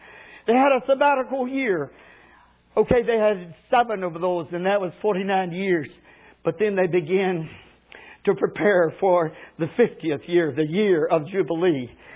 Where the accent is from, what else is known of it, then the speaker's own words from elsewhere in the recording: Arkansas, United States; They weren't like some of the mountains of my home state of Arkansas